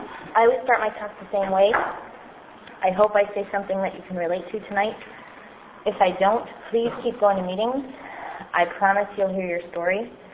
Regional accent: Laval, Quebec, Canada; I grew up in a really nice family. Born and raised here in Montreal, I grew up in Laval.

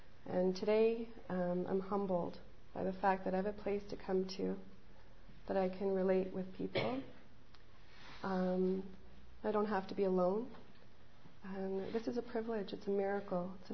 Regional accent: Montreal, Quebec, Canada; I'm one of three. I grew up in Montreal, and my parents split.

